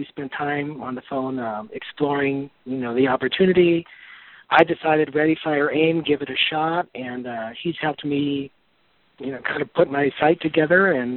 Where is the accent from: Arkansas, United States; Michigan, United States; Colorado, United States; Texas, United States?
Colorado, United States; Denver; I'm from Denver, Ian.